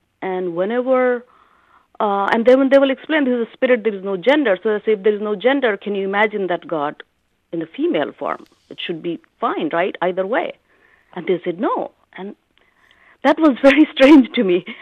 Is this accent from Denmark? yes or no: no; India; now in United States; when I was a child growing up in India